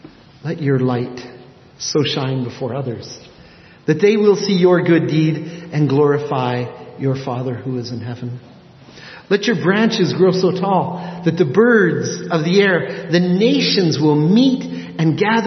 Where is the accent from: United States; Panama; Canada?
Canada; They had seen that I was from Canada as well.